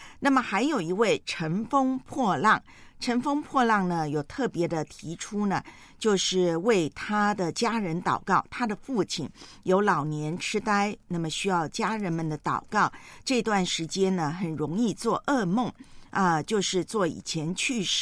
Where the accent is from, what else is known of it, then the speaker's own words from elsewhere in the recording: Taiwan; 因为在我的老家台湾呢，今天是教师节。